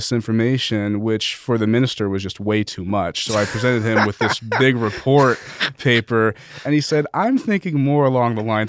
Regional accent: Las Vegas, Nevada, United States; Or, you know, I'm from Las Vegas. You can simply go to one of the white wedding chapels downtown and just get married.

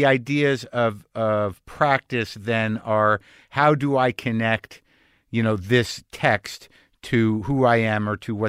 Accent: United States; maybe it's as an American or maybe just as a person

